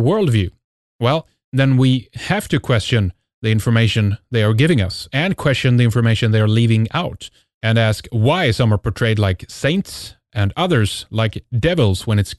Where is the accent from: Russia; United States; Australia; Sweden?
Sweden; I'm from Sweden